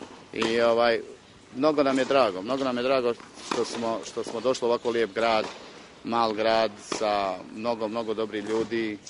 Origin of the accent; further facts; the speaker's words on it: Novi Travnik, Central Bosnia Canton, Bosnia & Herzegovina; also born or lived in Prijedor; now in Appleton, United States; Ja sam iz Novog Travnika, otišao sam za Prijedor. U Prijedoru smo bili neki 10 godina i onda smo došli 2003. u Ameriku. Ovdje smo se preselili i evo, tu smo se snašli u Appletonu.